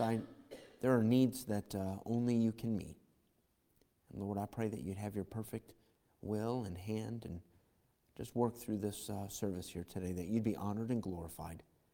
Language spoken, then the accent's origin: English; United States; I am American through and through.